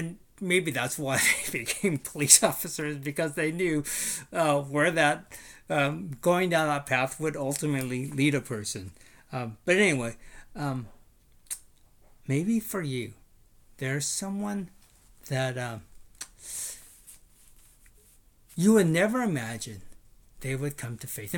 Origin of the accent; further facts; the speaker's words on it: Sacramento, California, United States; growing up, when I was a youngster, growing up in Sacramento, one of my best friends, was an individual